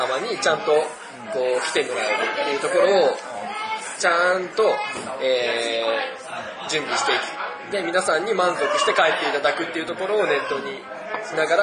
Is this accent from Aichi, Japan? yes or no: yes; Okazaki, Aichi, Japan; 自分岡崎出身なんで、そこで、実は岡崎出身、しかも岡崎に住んでるんです。